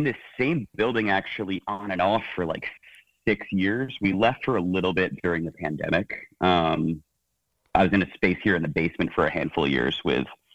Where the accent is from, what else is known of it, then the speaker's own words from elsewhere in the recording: New York, United States; I'm from like outside Poughkeepsie area originally.